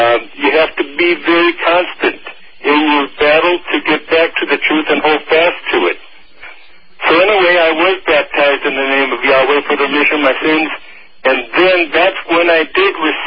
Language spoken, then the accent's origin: English; Wisconsin, United States; Originally, I'm from Wisconsin, and I was raised in the Lutheran Church for 57 years.